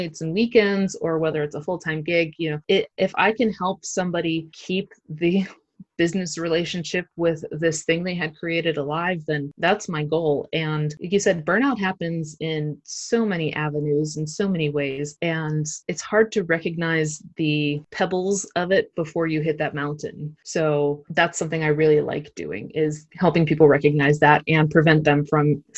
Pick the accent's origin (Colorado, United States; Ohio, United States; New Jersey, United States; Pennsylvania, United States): Pennsylvania, United States; Pittsburgh; So I'm originally from Pittsburgh. My husband is originally from Cincinnati.